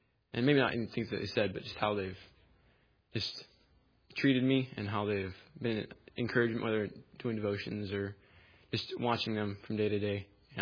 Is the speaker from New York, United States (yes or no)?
no; Shreveport, Louisiana, United States; I'm from Shreveport, Louisiana.